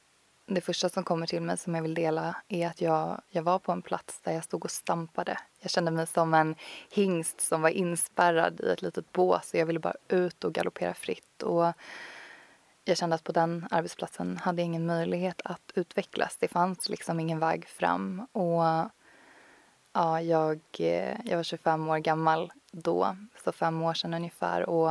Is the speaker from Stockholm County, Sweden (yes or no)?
yes; Stockholm, Stockholm County, Sweden; also born or lived in Copenhagen; jag bodde själv i Köpenhamn också så var det nästan bara jobbet. Mina vänner och familj var kvar hemma i Stockholm.